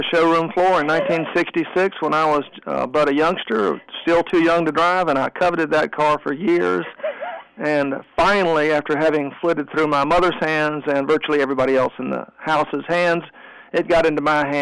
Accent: Columbia, South Carolina, United States; I was born and raised right here in Columbia, in the state of South Carolina, so I'm a South Carolina native from the get-go.

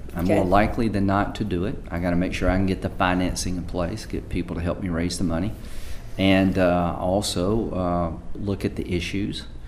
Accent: South Carolina, United States; I grew up in Central South Carolina. Neither one of my parents finished high school.

